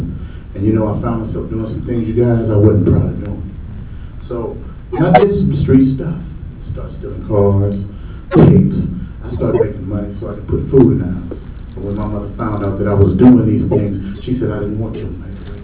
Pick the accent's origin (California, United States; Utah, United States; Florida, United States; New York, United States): California, United States; Compton; I came from a broken home as a kid, growing up in Watson, Compton.